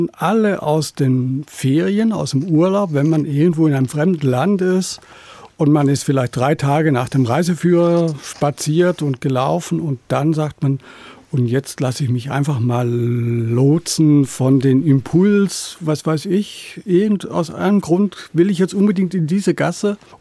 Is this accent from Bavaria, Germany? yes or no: no; Baden-Württemberg, Germany; Bin aufgewachsen in Baden-Württemberg, da kommt der Strom aus der Steckdose, gell?